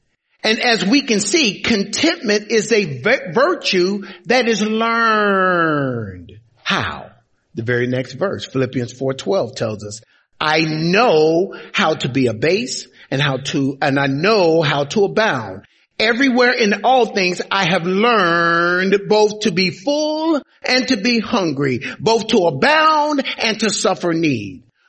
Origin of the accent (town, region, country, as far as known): Gary, Indiana, United States; also born or lived in California